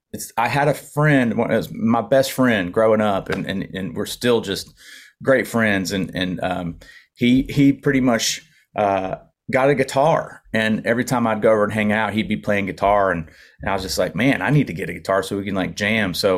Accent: West Virginia, United States; also born or lived in Knoxville, United States; Yeah, born and raised in West Virginia, and then I moved to Knoxville, Tennessee, and ended up going to school there

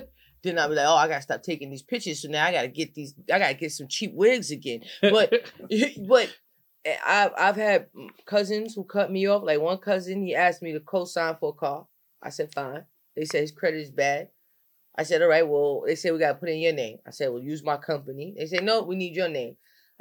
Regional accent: New Jersey, United States; You know, I'm from Bergen County. So I start hanging out in Newark and everybody's so real.

